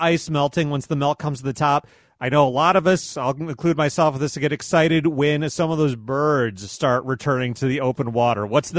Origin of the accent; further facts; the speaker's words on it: Belleville, Michigan, United States; That's the time of year in my hometown of Belleville, Michigan, that trucks would start to fall through Belleville Lake